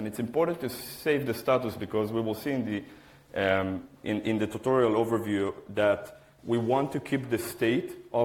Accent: Israel; English is a second language; I'm coming from Israel and Memphis Dev.

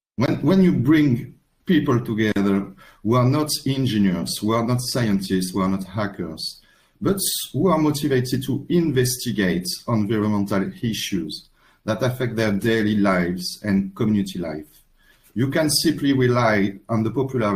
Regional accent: France; English is a second language; from France.

